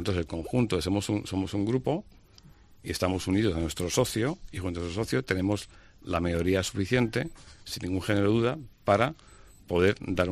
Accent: Aranda de Duero, Castile and León, Spain; iba a los partidos de la Gimnástica Arandina, que es donde soy originalmente, Aranda de Duero.

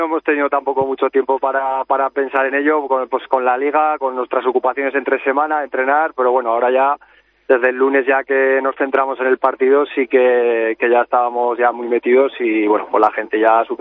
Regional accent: Zaragoza, Aragon, Spain; casi todos somos de Zaragoza

